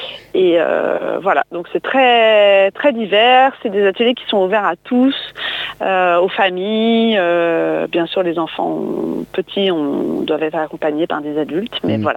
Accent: Occitanie, France; Donc moi, j'ai grandi dans les Cévennes, c'est là que j'ai commencé à faire de la musique

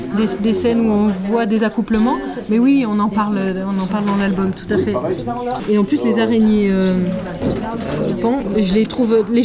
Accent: Die, Auvergne-Rhône-Alpes, France; je viens de la Drôme, dans une petite ville qui s'appelle Die, qui est un peu dans le même genre d'environnement très sauvage comme ici, mais plutôt façon Vercors et vignes et clairettes.

